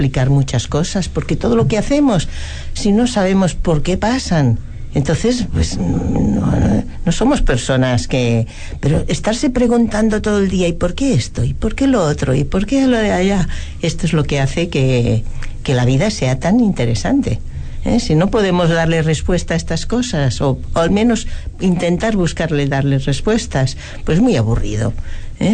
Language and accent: Spanish; Barcelona, Catalonia, Spain; Yo de Barcelona, ajá. Sí.